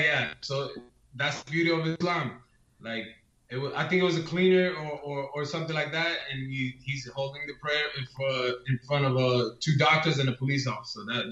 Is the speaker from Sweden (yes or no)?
yes; Sweden; now in Las Vegas, United States; my mom is from Sweden. My dad is from Gambia. Gambia is 95% Muslim. So I grew up in Sweden. I mean, I've always been Muslim